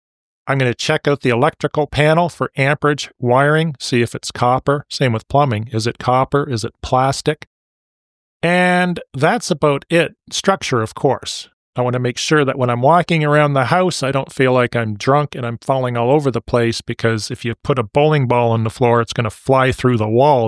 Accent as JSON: {"language": "English", "town": "Burlington", "region": "Ontario", "country": "Canada", "tie": "born or raised there", "said": "I remember living in my hometown, which is Burlington, Ontario."}